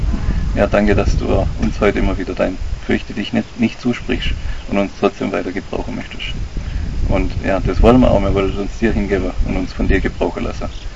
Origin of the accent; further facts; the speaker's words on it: Oberiflingen, Baden-Württemberg, Germany; in so kleine Dörfer hier, ich komme ja aus Oberiflingen, da kennt man sich ja auch gegenseitig.